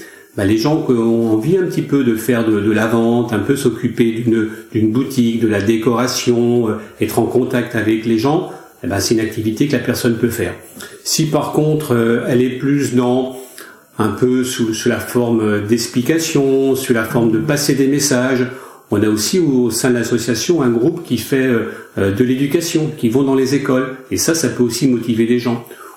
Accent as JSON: {"language": "French", "country": "France", "said": "ce sont des produits qu'on ne trouve pas chez nous en France"}